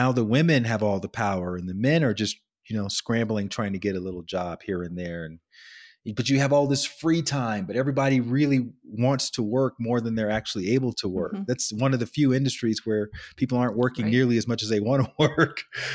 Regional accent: Alabama, United States; So I grew up in Alabama.

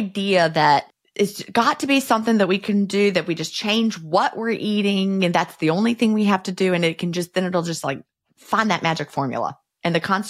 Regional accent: Virginia, United States; I grew up in, you know, outside the Lynchburg area, right?

